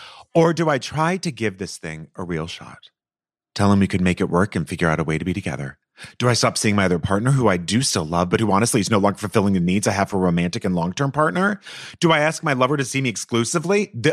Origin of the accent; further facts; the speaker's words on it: United States; moved away as an adult; I am a diplomat. Excuse me. I live overseas. I'm American.